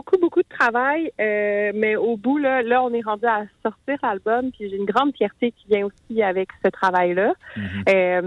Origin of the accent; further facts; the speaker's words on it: Sherbrooke, Quebec, Canada; je reviens à Sherbrooke, ma ville natale